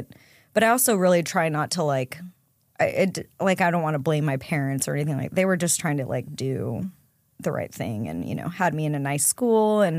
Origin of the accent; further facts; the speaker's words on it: San Antonio, Texas, United States; So I grew up in San Antonio, born and raised there in Texas, had a really good childhood.